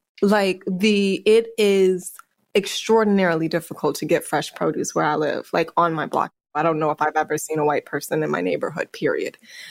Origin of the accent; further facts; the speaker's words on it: Grand Ledge, Michigan, United States; I grew up in a very suburban, very white part of Michigan called Grand Ledge.